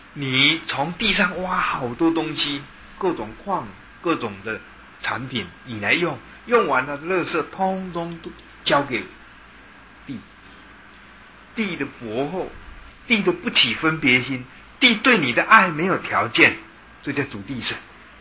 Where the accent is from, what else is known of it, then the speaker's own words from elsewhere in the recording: Taiwan; 其实你以为说你在那我们台湾话讲说骗金啊哈